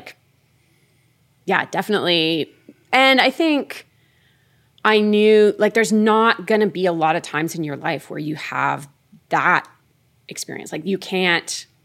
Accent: Kincardine, Ontario, Canada; born there; Well, I was born in Ontario in a town called Kincardine, which is on Lake Huron, just south of Georgian Bay. Lived there till I was 8.

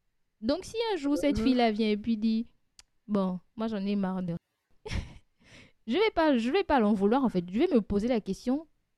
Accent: Gabon; quand je suis partie du Gabon, ils n'étaient pas encore ensemble

